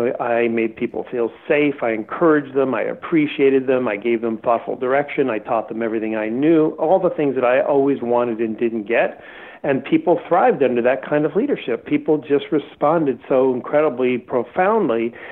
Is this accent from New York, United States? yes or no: yes; New York, United States; I grew up, as I mentioned, I grew up on Long Island.